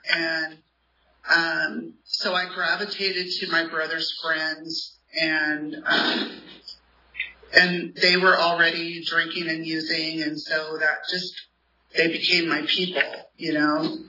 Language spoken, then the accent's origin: English; Lemoore, California, United States; And I grew up in Lemoore, which is not very far from here.